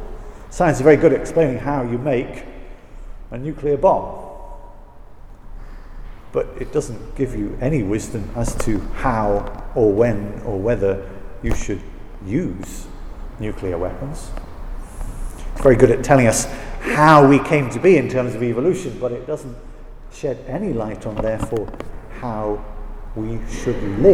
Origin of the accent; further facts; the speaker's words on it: Scotland, United Kingdom; accent: Scottish; my accent kind of comes back, and a little bit of bagpipes and a view of the lochs and the glens, and you know, I feel it in here, and I suddenly become Scottish again.